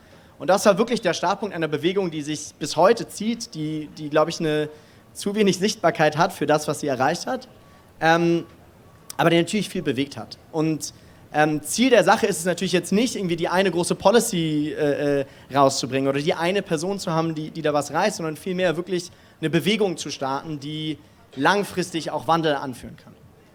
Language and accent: German; Germany; Ich bin aufgewachsen in Deutschland. Deutsch-jüdische Identität ist messed up und wirklich auch kompliziert. Gleichzeitig muss man aber wissen, dass meine Mutter aus Israel kommt